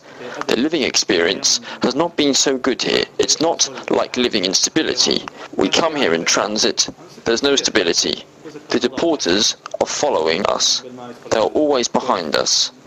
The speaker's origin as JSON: {"language": "English", "country": "Iraq", "said": "But you know, we are the original Iraqis. We are from Iraq.\""}